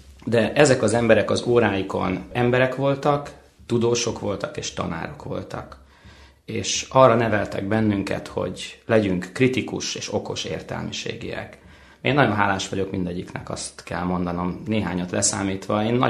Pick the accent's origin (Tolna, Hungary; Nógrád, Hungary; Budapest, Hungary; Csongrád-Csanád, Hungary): Budapest, Hungary; born there; én Budapesten születtem egyébként.